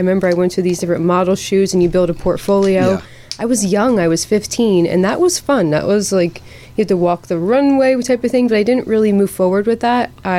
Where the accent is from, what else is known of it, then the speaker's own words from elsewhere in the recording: Langhorne, Pennsylvania, United States; moved away as an adult; also born or lived in Philadelphia; But no, I grew up in Langhorn, Pennsylvania, and I lived there for most of my life until I was 18. I moved to Philadelphia and lived there for a few years